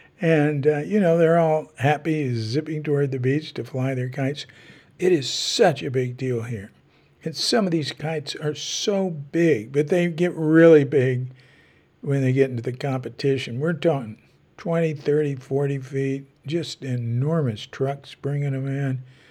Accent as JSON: {"language": "English", "region": "Texas", "country": "United States", "tie": "born or raised there", "moved": "yes", "said": "where I grew up in Texas in the summer"}